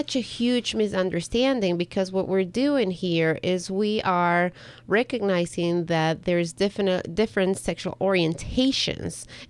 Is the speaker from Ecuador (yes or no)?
yes; Ecuador; English is a second language; now in United States; coming from where I come from, and I'm from Ecuador